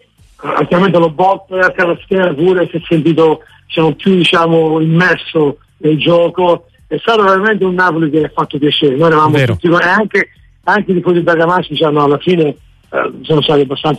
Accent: United States; Italian is a second language; io vengo da Stati Uniti

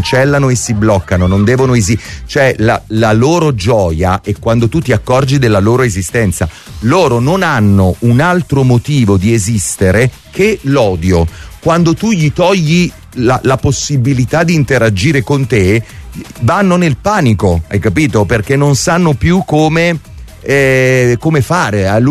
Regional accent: Naples, Campania, Italy; a me quella roba lì non mi rappresenta in quanto napoletano nemmeno un po', credo nemmeno a moltissimi di voi.

